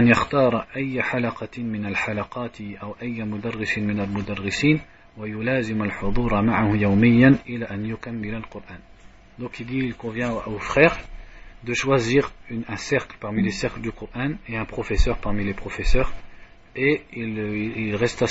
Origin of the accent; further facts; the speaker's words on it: France; comme nous on est de France, on est des fainéants